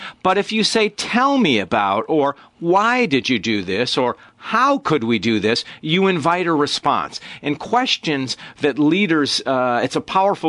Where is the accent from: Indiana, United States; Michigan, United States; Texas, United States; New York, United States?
Michigan, United States; Ann Arbor; also born or lived in Ohio; I can say, Rob, I live a half mile from where I was born. I'm an Ann Arbor kid.